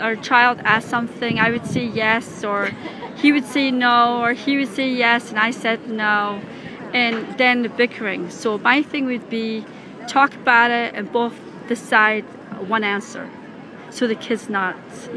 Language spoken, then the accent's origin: English; Edinburgh, Scotland, United Kingdom; moved away as an adult; now in New York, United States; I grew up in, I'm actually from Edinburgh, Scotland. I lived in Scotland for 19 years.